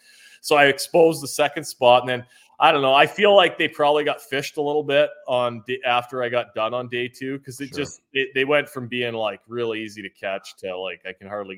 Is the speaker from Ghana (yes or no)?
no; Kenora, Ontario, Canada; in my hometown, this tournament called the Kenora Bass International started in 1988.